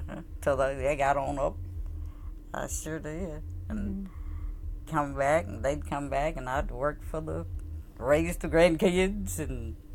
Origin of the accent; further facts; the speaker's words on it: Suwannee, United States; Just growing up in Suwannee, I guess, and the way it was, and it was nice up here. Mm-hmm. Yeah, yeah. Because I was a country girl straight off the farm